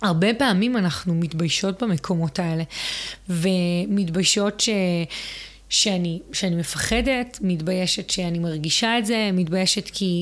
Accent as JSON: {"language": "Hebrew", "region": "Southern District", "country": "Israel", "said": "וגם כאילו אנחנו מהדרום"}